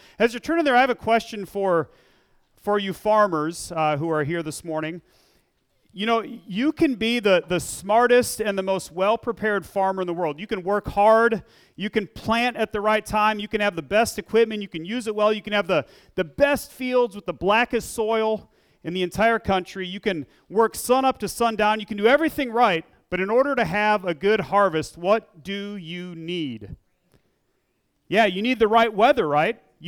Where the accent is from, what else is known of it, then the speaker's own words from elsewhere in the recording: Iowa, United States; also born or lived in Minnesota; growing up in Iowa and Minnesota, I don't recall ever seeing any cotton fields.